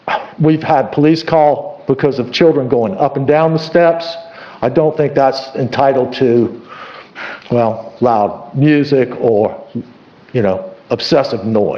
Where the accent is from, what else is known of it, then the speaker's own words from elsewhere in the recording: United States; I'm a lifelong resident. I was born and raised here in the Old Village.